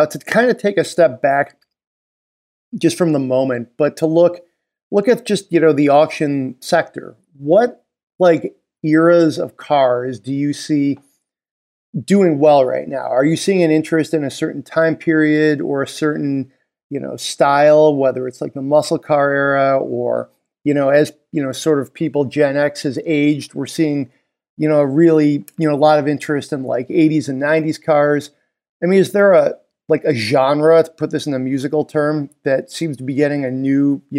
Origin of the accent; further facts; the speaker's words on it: Michigan, United States; like, Broncos were not a rare item for me growing up in Michigan, you know